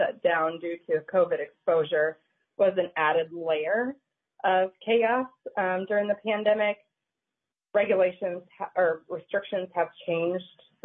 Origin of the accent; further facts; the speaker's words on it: Owatonna, Minnesota, United States; I'm from Owatonna, Minnesota.